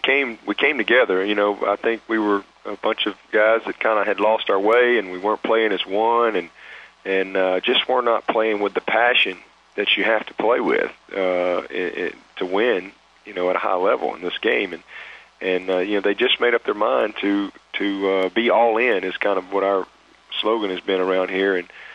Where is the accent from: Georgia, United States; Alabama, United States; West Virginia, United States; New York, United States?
Alabama, United States; I've followed Nebraska my whole life, growing up in Alabama and watching some of those Alabama-Nebraska games